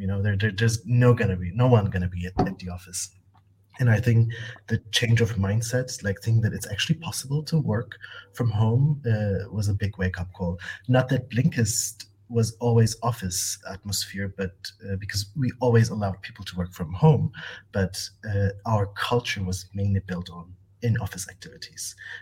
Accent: Istanbul, Turkey; English is a second language; now in Berlin, Germany; Okay. Born and raised in Istanbul, moved to Berlin 8 years ago.

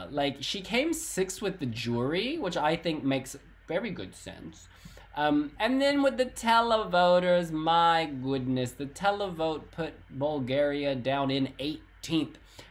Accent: Georgia, United States; I'm obviously from Georgia, so I would always say y'all in post just all the time, because it's like what we say.

